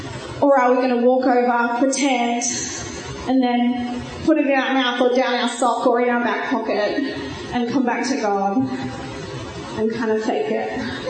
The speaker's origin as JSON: {"language": "English", "region": "New South Wales", "country": "Australia", "tie": "born or raised there", "said": "I grew up on the Central Coast, which is North New South Wales Conference."}